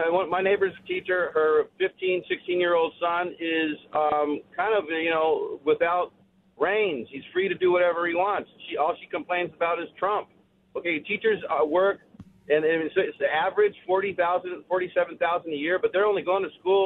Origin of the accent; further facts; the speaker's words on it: California, United States; now in Wisconsin, United States; I moved from Southern California, where I went to public high school, and I graduated in 89. I moved out to Wisconsin, the great state of Wisconsin